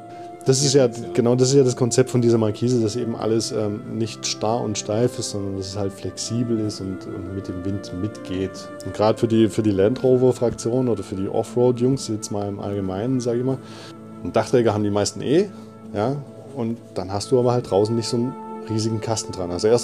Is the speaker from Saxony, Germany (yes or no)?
yes; Saxony, Germany; moved away as an adult; now in Calw, Germany; ich bin im Erzgebirge aufgewachsen, habe da Abitur gemacht